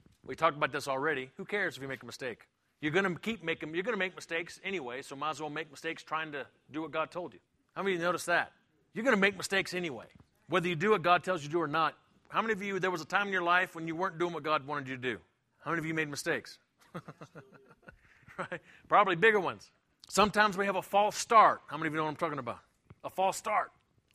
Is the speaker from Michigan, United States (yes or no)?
no; Louisiana, United States; So I come from South Louisiana, and man, we have a flashlight.